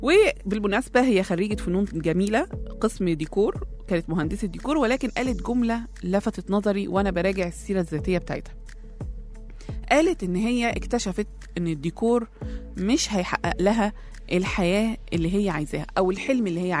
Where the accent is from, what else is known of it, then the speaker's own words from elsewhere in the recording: Upper Egypt, Egypt; انا صعيديه فمتحمسه قوي للموضوع ده